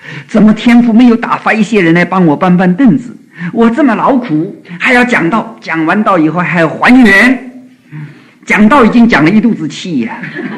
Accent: Shaoxing, Zhejiang, China; 就好像我们这个浙江人呐、啊，文气很高，据说我们家乡啊出文人呐、啊。这个瑞太太知道的哈，我们绍兴出文人了

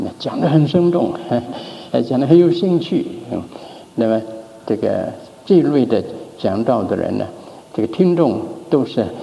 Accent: North China, China; 在中国，我在北方长大，冬天呢是围着火炉的

